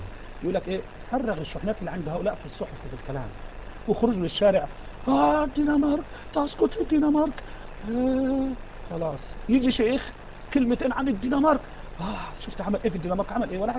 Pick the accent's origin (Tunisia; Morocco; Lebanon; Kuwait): Kuwait; وأنا من الكويت في هذه الأيام